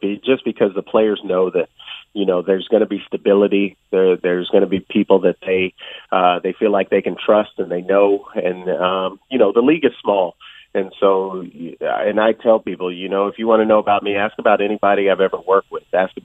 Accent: Sacramento, California, United States; We're both from the West Coast. He's from San Francisco. I'm from Sacramento, about an hour and a half away.

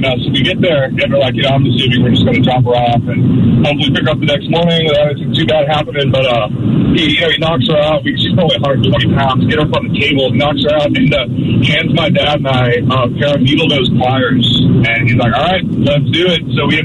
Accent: Texas, United States; So, yeah, I grew up in Central Texas on a decent-sized chunk of property. It's like 20 acres.

